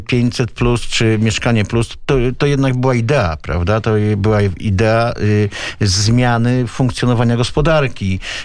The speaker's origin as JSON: {"language": "Polish", "town": "Warsaw", "region": "Masovian Voivodeship", "country": "Poland", "tie": "born or raised there", "said": "jestem warszawiakiem z krwi i kości, z dziada pradziada"}